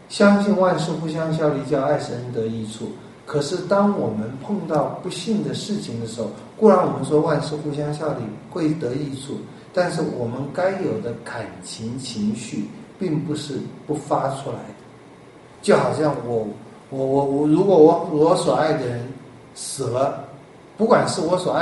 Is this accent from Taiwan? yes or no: yes; Taiwan; 跟我们台湾人那个请人来哭一样。